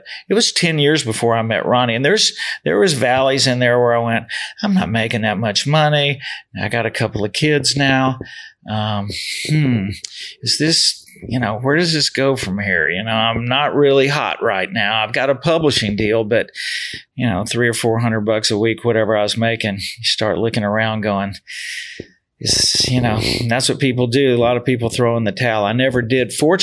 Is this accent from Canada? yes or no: no; Louisiana, United States; Well, I'm from Louisiana. So I started drinking at a very early age.